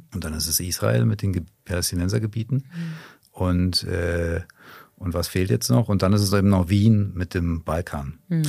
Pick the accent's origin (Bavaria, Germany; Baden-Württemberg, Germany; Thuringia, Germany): Bavaria, Germany; Erlangen; Also es ist meine Heimatstadt und ich lebe da sehr gerne. Da sind meine Freunde.